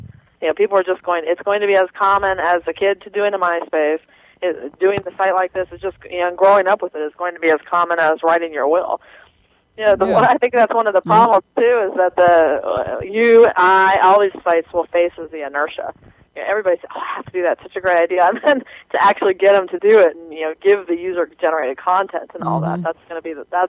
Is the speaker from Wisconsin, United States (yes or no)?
no; Ohio, United States; now in California, United States; Yeah, you guys saw I was originally from Ohio, so yeah.